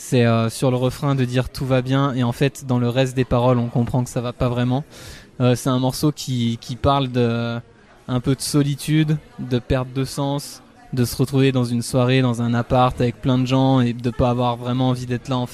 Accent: Saint-Étienne, Auvergne-Rhône-Alpes, France; donc effectivement on vient de Saint-Etienne.

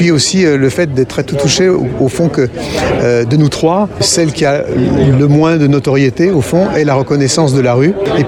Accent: Lyon, Auvergne-Rhône-Alpes, France; j'étais assez seul en tant que Lyonnais, avec une équipe aussi de Lyonnais à promouvoir.

